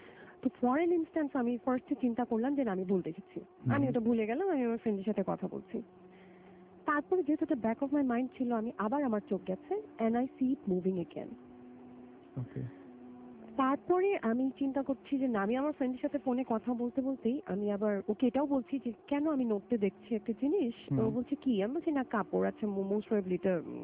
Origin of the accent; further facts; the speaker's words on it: Dhaka, Dhaka Division, Bangladesh; যেই বাসায় আমি জন্ম বেড়ে উঠেছি এবং এসে ওই বাড়িতেই আমি রুমে আর থাকতে পারি না, এত পরিচিত, এবং এই রুমের বাইরে বা এই বাড়ির বাইরে আমি চিন্তাই করতে পারি না ঢাকায় কোথাও থাকা।